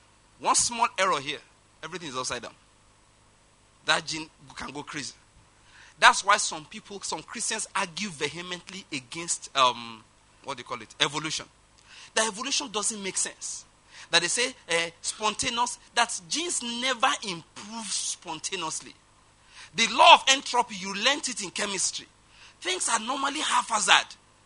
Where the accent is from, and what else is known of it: Ondo, Nigeria